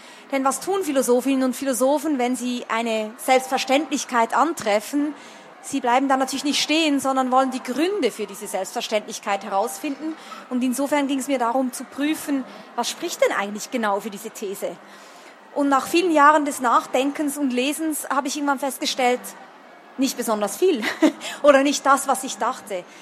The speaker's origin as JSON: {"language": "German", "country": "Switzerland", "said": "Sage ich auch als Schweizerin hier."}